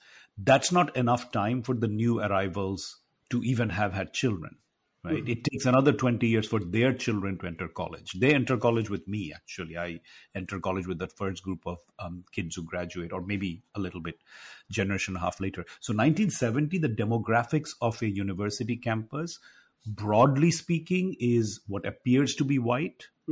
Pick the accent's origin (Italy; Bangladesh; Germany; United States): Bangladesh; English is a second language; liberal and progressive are not even terms we grew up with in Bangladesh.